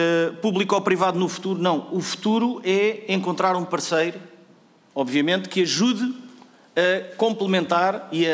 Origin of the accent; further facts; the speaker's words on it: Portugal; Eu sou português, com muito orgulho.